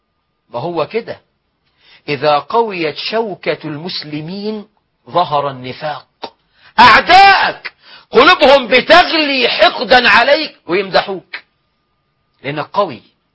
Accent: Egypt; أنا مصري،

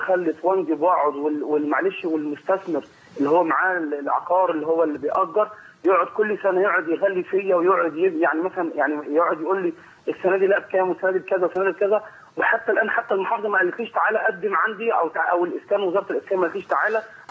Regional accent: Suez, Suez Governorate, Egypt; احنا عندنا يعني وصل الامر عندنا في السويس ان يوصل قطعه الارض تبقى اغلى من القاهره واغلى من اسكندريه

